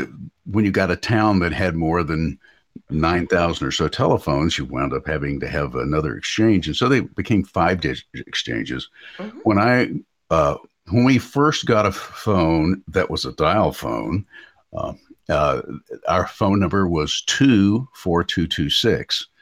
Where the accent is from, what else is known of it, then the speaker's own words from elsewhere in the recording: Nashville, Tennessee, United States; 2020 has been a really rough time for my hometown. I'm from Nashville.